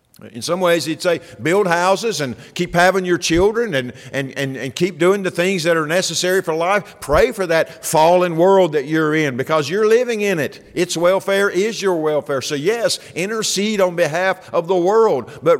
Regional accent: United States; yes, I am an American, and I'm thankful that God's been gracious to let me be born in a free country

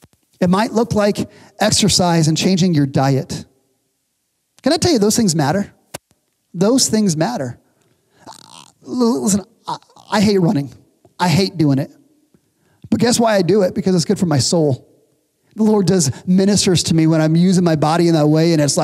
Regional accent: the South, United States; And as I began wrestling, because I'm from the South, as I began wrestling with my own struggles, my own depression

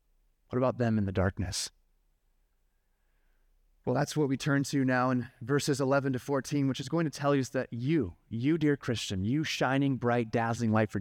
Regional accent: Phoenix, Arizona, United States; I grew up in Phoenix, Arizona. We have orange trees in our backyard.

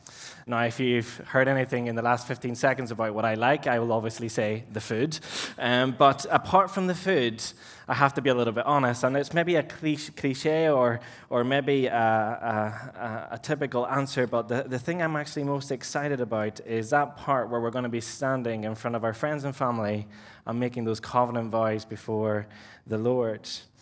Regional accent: Peru; I'm originally from Peru in South America. So if I break into Spanish, that's why.

